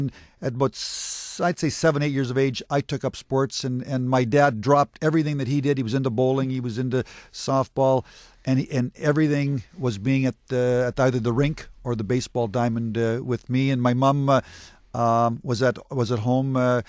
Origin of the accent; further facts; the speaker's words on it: Vernon, British Columbia, Canada; born there; I was born in Vernon, British Columbia, and given away my age, 1955.